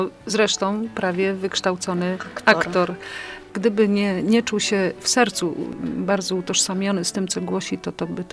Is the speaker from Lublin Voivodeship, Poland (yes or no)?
no; Greater Poland Voivodeship, Poland; No to na szczęście ja jestem z Wielkopolski, to mam jakieś prawo tutaj gościć w Kaliszu.